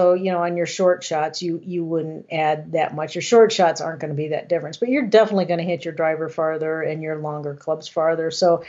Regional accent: Quad Cities, Iowa, United States; I grew up in the Quad Cities, and he was...

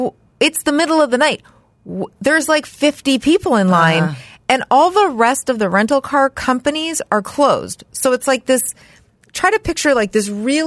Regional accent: Los Angeles, California, United States; From Los Angeles.

